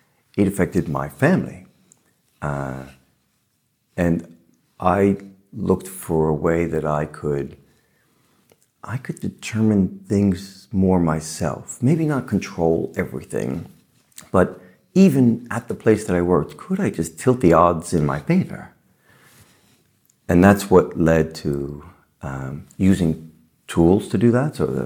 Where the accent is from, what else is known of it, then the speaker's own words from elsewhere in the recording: New York City, New York, United States; Well, I grew up in New York City